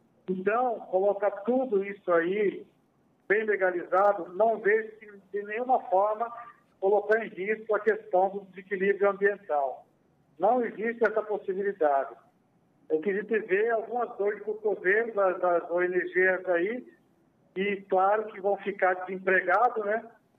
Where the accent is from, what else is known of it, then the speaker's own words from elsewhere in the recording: Brazil; nós, povos indígenas, fazemos parte da sociedade brasileira. Somos brasileiros natos.